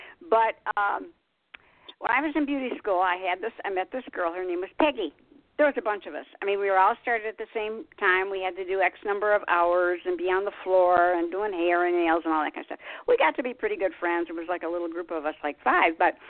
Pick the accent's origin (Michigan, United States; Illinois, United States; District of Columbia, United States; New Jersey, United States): Michigan, United States; you know, in Michigan, I came from Michigan.